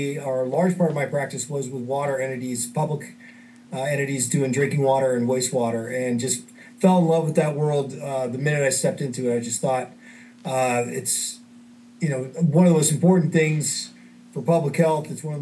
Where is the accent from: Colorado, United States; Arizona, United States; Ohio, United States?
Colorado, United States; and I was originally from Colorado. I had a chance to become the general counsel at Metro. So moved my young family at the time back to Denver